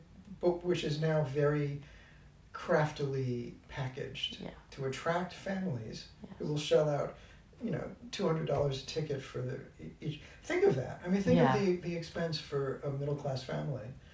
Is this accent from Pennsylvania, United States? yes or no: no; Brooklyn, New York, United States; when I was growing up in Brooklyn, and, you know, you grew up in a very modest household